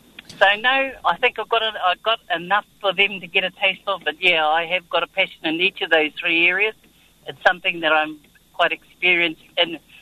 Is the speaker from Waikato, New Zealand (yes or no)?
yes; Tuakau, Waikato, New Zealand; I was born in Tuakau, Pukekohe, brought up in the Tuakau in the Port Waikato district for the majority of my life. Educated in Maramarua as a primary school, went through to Hauraki College